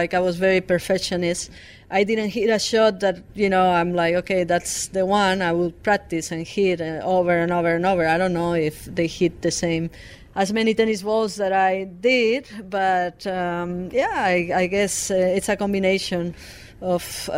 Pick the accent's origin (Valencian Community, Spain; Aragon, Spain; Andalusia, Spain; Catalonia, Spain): Aragon, Spain; In my hometown, but like my area, which is called Aragon.